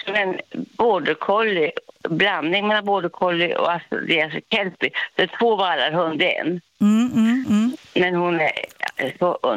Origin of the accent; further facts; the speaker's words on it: Hunnebostrand, Västra Götaland County, Sweden; now in Nora, Sweden; Jag kom långt ifrån. Jag var från Hunnebostrand. Och så kom jag hit upp och var ensam.